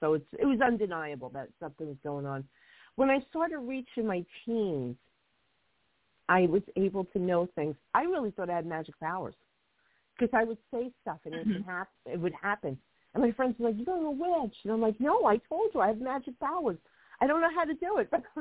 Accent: Hoboken, New Jersey, United States; born there; When I was a little girl, we moved to another town. I was born in Hoboken, and we moved out to another town.

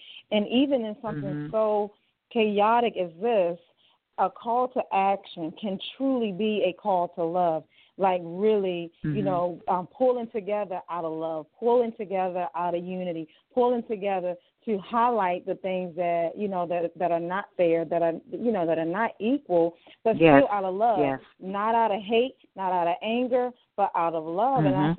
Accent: Baltimore, Maryland, United States; I'm from Baltimore. So I went to school in, in Maryland.

